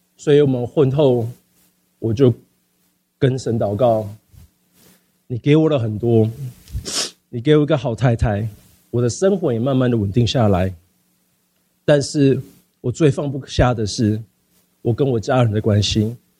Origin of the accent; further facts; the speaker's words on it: United States; 我在美国长大，一个很不健全的家庭